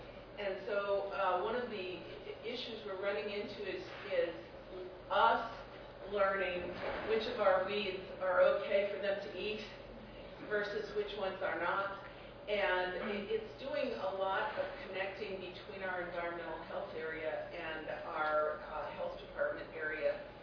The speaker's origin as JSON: {"language": "English", "region": "Colorado", "country": "United States", "said": "I'm from Weld County in Colorado."}